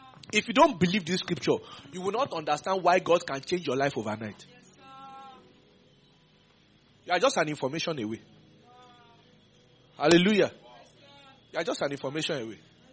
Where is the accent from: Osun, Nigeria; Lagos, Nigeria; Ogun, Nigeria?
Osun, Nigeria; Ife; The day they gave birth to me, there was no light in Ife. I was born in Ife. There was no light.